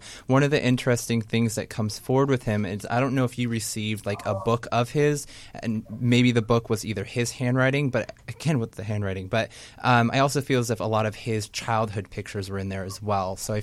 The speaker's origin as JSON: {"language": "English", "town": "Portland", "region": "Oregon", "country": "United States", "said": "I'm from Portland, Oregon."}